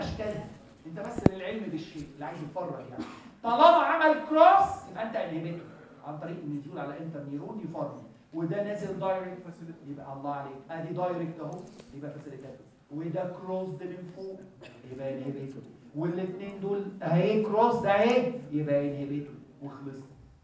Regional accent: Egypt; now in Jordan; أنا ما سمعتهاش هنا كتير في الأردن، لكن في عندنا في مصر نوع معين من السايرنز

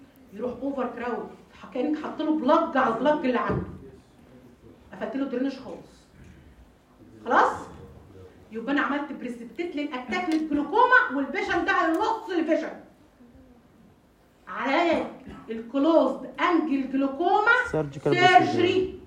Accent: Egypt; اللي عندنا في مصر السنك ده في حاجه اسمها طبه

